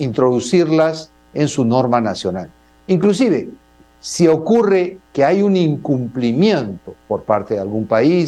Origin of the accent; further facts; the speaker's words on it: Peru; Yo me precio de haber sido uno de los negociadores peruanos en el año 96